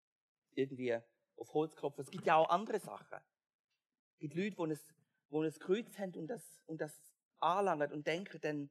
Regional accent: Germany; das gibt es eben nicht nur in Deutschland, wo ich herkomme, sondern auch in der Schweiz.

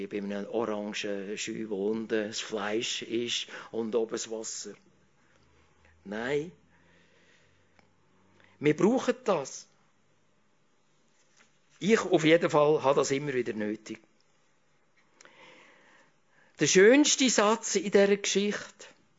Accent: Switzerland; diesen vielen Vorteilen, die wir hier haben als Schweizer

